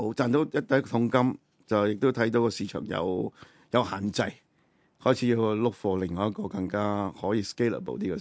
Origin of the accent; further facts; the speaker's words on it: Hong Kong; 即係我哋香港人，我諗好多人用 iPhone 啦